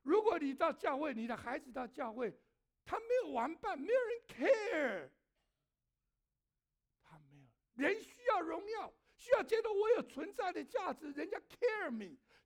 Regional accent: United States; 所以呢，我们美国人常常有一个 it matter， 对不对？

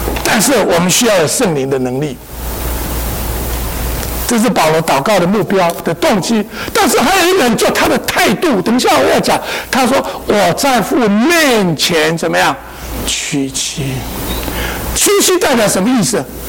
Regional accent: China; 我们中国人说人活着是靠一口怎么样气

